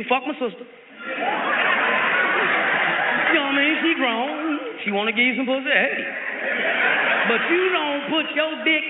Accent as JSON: {"language": "English", "region": "Midwest", "country": "United States", "said": "I'm from the Midwest. We fight dogs."}